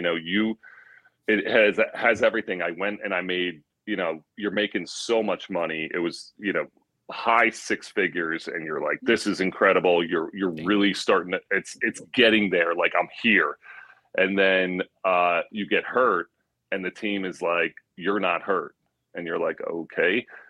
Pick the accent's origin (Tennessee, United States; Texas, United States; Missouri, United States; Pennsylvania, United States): Pennsylvania, United States; Philadelphia; And I, growing up in Philly, I kind of was better off because I could understand it a little more.